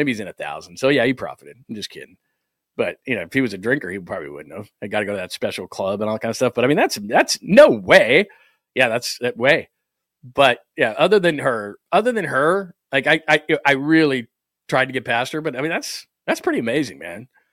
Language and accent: English; Utah, United States; Y'all, I'm from Utah.